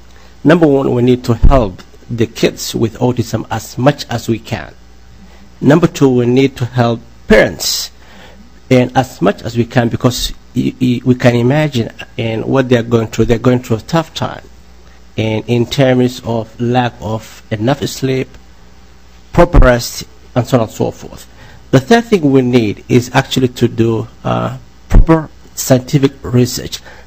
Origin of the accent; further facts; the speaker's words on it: Rochester, Minnesota, United States; I'm from Rochester, Minnesota. I'm at the Mayo Clinic